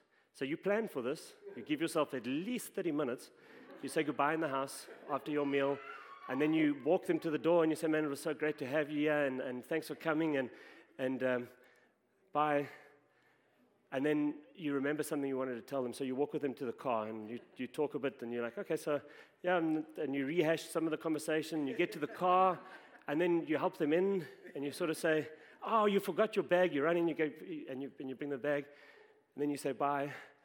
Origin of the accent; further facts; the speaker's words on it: South Africa; now in Canada; So being South African, I can tell you a couple of cultural things. And now being Canadian for 10 years